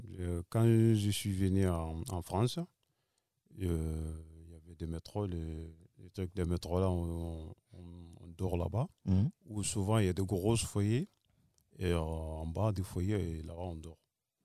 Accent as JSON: {"language": "French", "country": "Mali", "said": "Oui, je viens du Mali."}